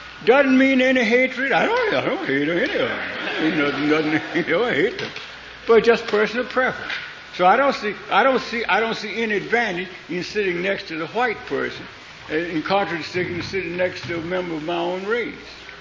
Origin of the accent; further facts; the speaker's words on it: the South, United States; I'm from the South. We call them crackers.